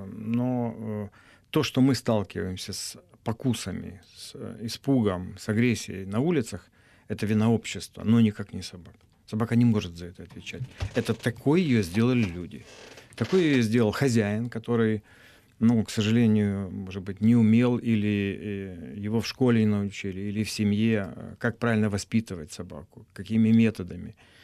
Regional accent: Cherkasy, Cherkasy Oblast, Ukraine; в моем родном городе, где я родился, в Черкасах

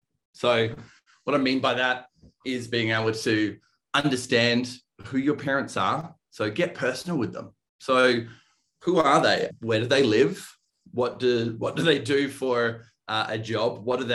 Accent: East Coast, Australia; moved away as an adult; now in Denver, United States; So for anybody listening or watching along, you might hear my accent. So I'm not originally from Denver, Colorado. I'm originally from Australia, the east coast of Australia, where my head office for Digistorm is located. So I moved over here the start of 2020.

